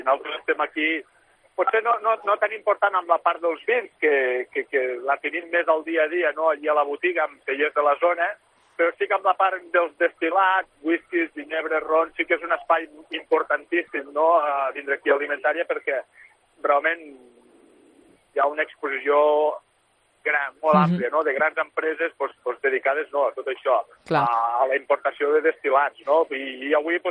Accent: Catalonia, Spain; jo perquè soc de la Terra Alta, no?, i tiro cara a casa sempre que puc

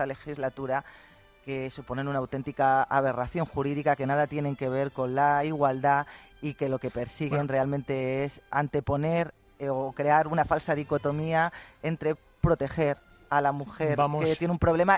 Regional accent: Valencian Community, Spain; Como valenciana, solo voy a decir que los andaluces tenéis mucho peligro haciendo paella.

